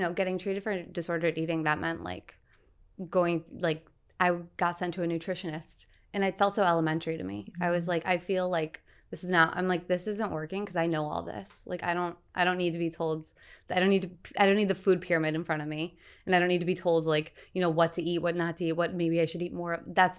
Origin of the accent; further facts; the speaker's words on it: Michigan, United States; I grew up in Michigan. So like, I'm from the Midwest, you know, it was like meatloaf.